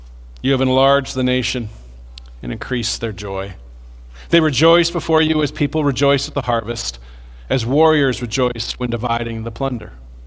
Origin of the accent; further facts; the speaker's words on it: Yukon, Canada; I grew up in the Yukon Territory, and those who grew up in the Yukon are fans of light. I was in grade 4 when I experienced my first Yukon winter.